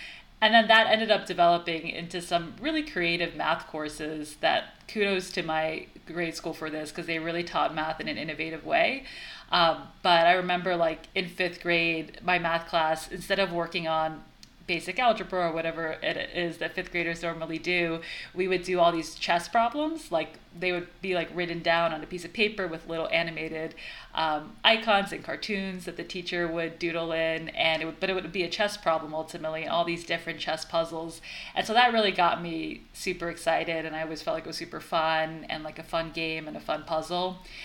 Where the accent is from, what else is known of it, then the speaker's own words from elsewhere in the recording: New York City, New York, United States; So I grew up in New York City, and I still live here. So really almost lifelong New Yorker, with a brief break for college where I was in Connecticut.